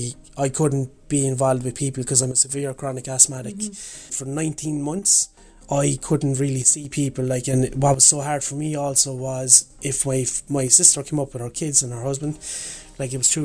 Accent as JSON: {"language": "English", "town": "Cork", "region": "Munster", "country": "Ireland", "said": "I'm from Cork. And I'm here to do the 40-Day Health Challenge."}